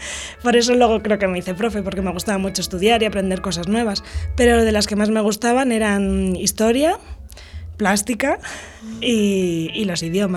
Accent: Madrid, Community of Madrid, Spain; born there; Nací en Madrid, en el barrio de Carabanchel, en el hospital donde trabaja mi madre.

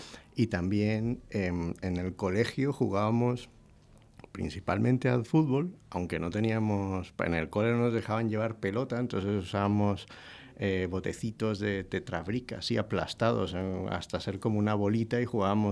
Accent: Caracas, Capital District, Venezuela; born there; Yo nací el 26 de septiembre. Bueno, nací en Caracas, en Venezuela, un sitio que está en Sudamérica, lejos de aquí. Y nací un 26 de septiembre del 83, ya tengo años, ¿eh? 39.

